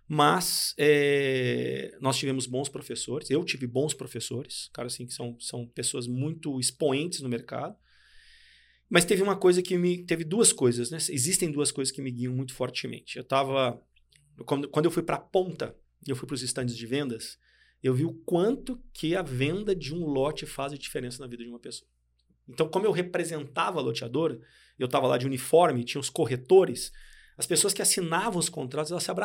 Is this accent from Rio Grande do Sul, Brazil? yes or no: yes; Rio Grande do Sul, Brazil; now in Belo Horizonte, Brazil; Sou gaúcho, mas já moro em Belo Horizonte desde 97, então fazem muitos anos. Então acaba que eu sou meio mineiro, né? Meio gaúcho.